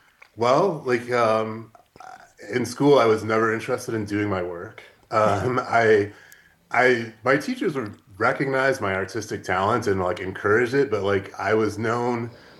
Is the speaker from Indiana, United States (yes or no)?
yes; Griffith, Indiana, United States; I was born in the region, which I think probably most of the listeners know is Northwest Indiana. I was born in Griffith, and I live next to railroad tracks